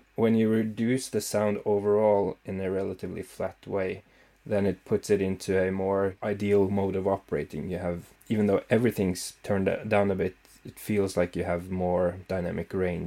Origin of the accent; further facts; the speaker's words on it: Scotland, United Kingdom; I'm Scottish.